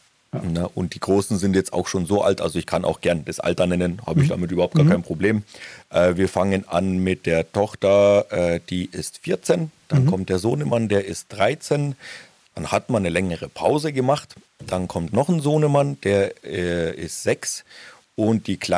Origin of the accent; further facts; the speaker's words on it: Feucht, Bavaria, Germany; Ich komme jetzt nicht direkt aus Nürnberg, ich komme aus Feucht bei Nürnberg.